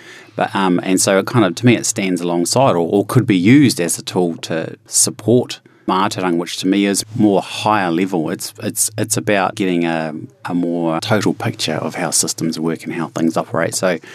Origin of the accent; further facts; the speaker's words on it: Bay of Plenty, New Zealand; I wasn't brought up with te reo Māori directly, but my mum is Māori and we come from the Bay of Plenty. We're from Ngāti Whakahemo, which is Te Arawa, and Ngāti Pūkeko, which is Ngāti Awa in the Whakatāne.